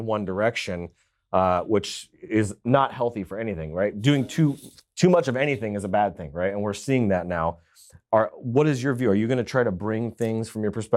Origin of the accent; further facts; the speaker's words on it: California, United States; being somebody that's been born and raised in California, been my whole life, I've reached this point now where I'm in the planning phases of exiting California, right?